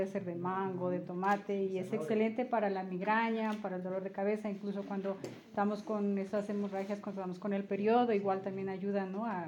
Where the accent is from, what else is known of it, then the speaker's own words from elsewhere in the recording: Funes, Nariño, Colombia; soy del resguardo de Funes.